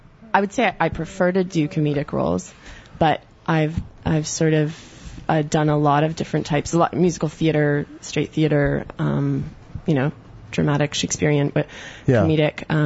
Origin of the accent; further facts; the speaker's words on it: Guelph, Ontario, Canada; I'm from Guelph, Ontario